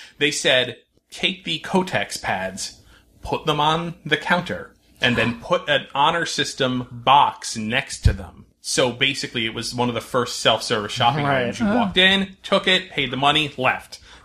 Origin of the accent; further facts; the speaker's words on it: North Branford, Connecticut, United States; in my hometown of North Brantford, Connecticut.